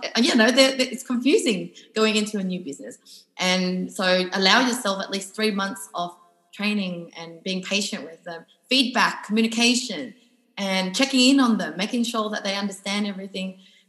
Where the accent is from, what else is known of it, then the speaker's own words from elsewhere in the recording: Australia; You know, we're both Australian